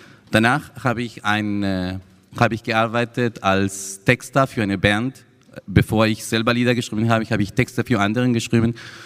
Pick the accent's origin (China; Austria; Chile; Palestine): Chile; now in Germany; wie bei uns in Chile in den 80er Jahren, ich bin 81 geboren